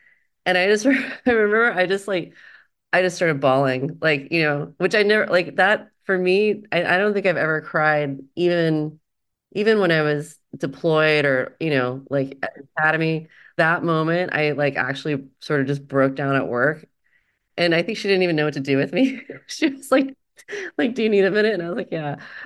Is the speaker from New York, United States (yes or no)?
no; Texas, United States; also born or lived in Colorado / Delaware; now in Los Angeles, United States; because I grew up in Texas and then I lived in Colorado for school and I was in Delaware.